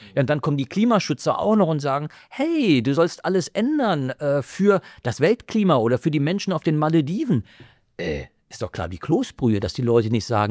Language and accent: German; East Germany, Germany; Ich komme aus dem Osten.